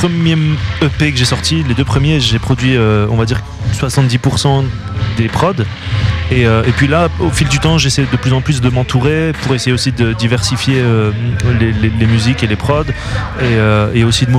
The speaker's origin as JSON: {"language": "French", "town": "Condé-sur-l'Escaut", "region": "Hauts-de-France", "country": "France", "said": "moi je viens du nord de la France, une petite ville qui s'appelle Condé-sur-l'Escaut, pas loin de Valenciennes"}